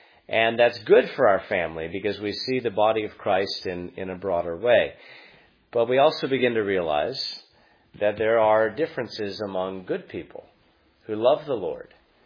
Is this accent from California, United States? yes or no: yes; California, United States; I'm from California, and there are still blue laws on the books in some counties forbidding businesses to be open in California.